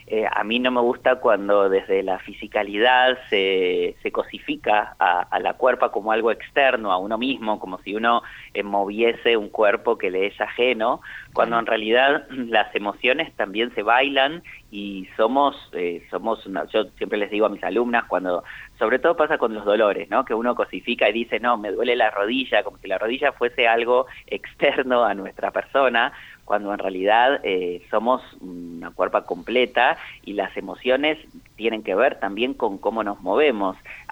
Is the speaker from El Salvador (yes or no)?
no; Buenos Aires, Argentina; Yo soy de Buenos Aires